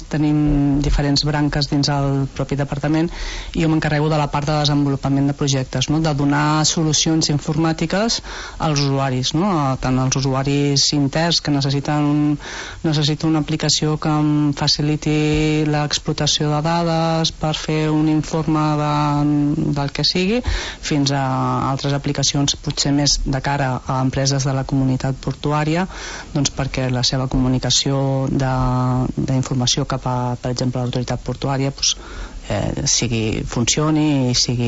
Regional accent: Tarragona, Catalonia, Spain; born there; vaig néixer a Tarragona, tinc molta vinculació amb el barri del Serrallo, que els meus avis materns eren del Serrallo

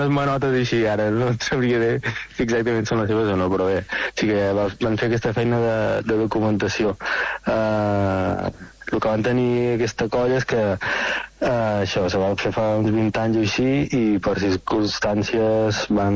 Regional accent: Reus, Catalonia, Spain; jo personalment vinc de Reus i des de que tinc memòria que vaig per sota dels gegants

